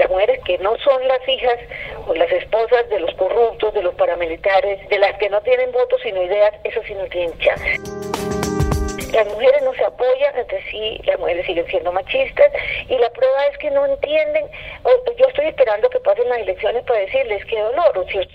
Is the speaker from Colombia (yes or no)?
yes; Barranquilla, Atlántico, Colombia; yo soy economista de la Universidad de los Andes y me crié en Barranquilla y me considero representante de la costa.